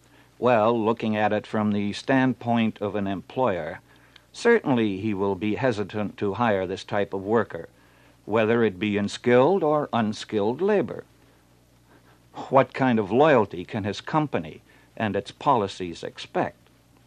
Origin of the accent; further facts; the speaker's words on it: Canada; But the things I want changed as a Canadian, I will stay here and fight